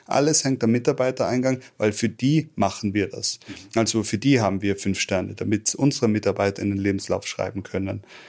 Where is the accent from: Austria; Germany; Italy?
Austria; Tyrol; das, was ich an meiner Heimat Tirol schätze, genau das habe ich da.